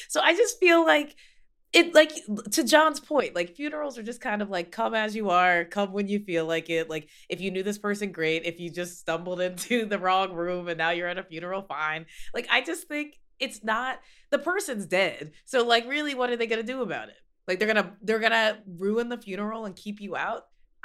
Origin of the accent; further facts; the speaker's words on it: the South, United States; I also, I'm from the South, so I feel like drama and families have it at weddings and funerals.